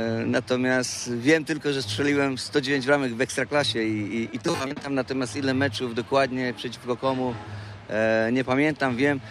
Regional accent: Poznań, Greater Poland Voivodeship, Poland; jestem poznaniakiem, tutaj się urodziłem, tutaj się wychowałem się jako Lechita

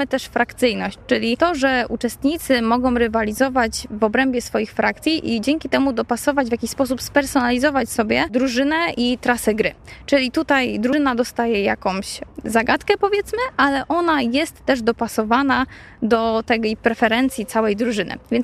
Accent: Konin, Greater Poland Voivodeship, Poland; now in Poznań, Poland; Zresztą zarówno ja, jak i Patrycja nie pochodzimy z Poznania. Ja pochodzę z Konina, Patrycja ze Szczecina

